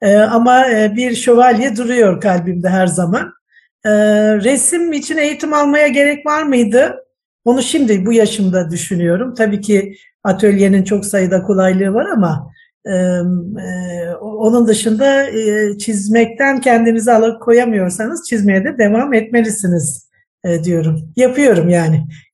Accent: Black Sea Region, Turkey; also born or lived in Adana / Sivas; 1876'da gelmişler. Bir göçerlik var. O yüzden Karadenizliyim.

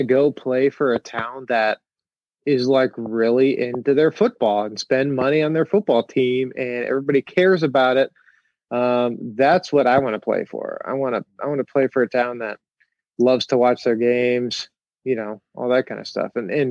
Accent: Iowa, United States; I grew up in Iowa. So, like

